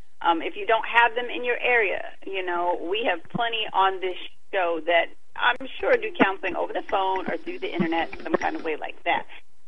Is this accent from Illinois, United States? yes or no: no; Seattle, Washington, United States; moved away; You know, I'm from Seattle, and that was a catastrophe trying to find a counselor in Seattle. So glad I'm gone from there.